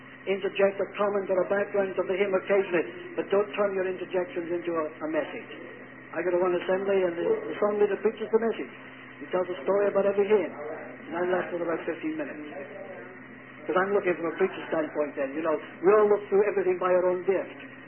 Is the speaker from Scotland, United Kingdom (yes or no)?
yes; Scotland, United Kingdom; And that appealed to me as a Scotsman.